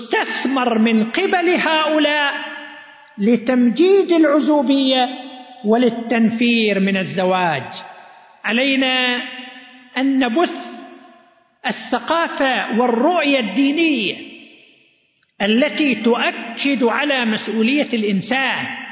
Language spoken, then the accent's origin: Arabic; Saudi Arabia; عندنا في المملكة العربية السعودية